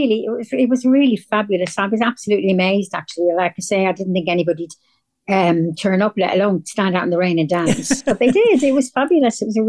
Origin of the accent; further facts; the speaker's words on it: Dublin, Leinster, Ireland; And we lived in Finglas for the first 4 years of my life, 4 or 5 years of my life.